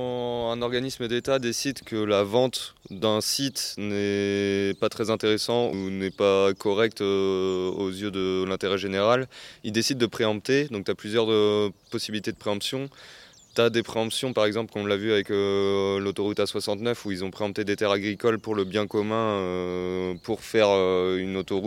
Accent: Redon, Brittany, France; avec Manu, on est quand même issus du sud de Rennes. Enfin, à la base, on est originaire de Redon même.

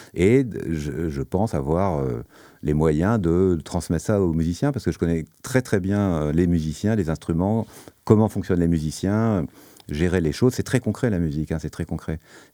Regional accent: Paris, Île-de-France, France; c'était plutôt à Paris parce que je suis parisien

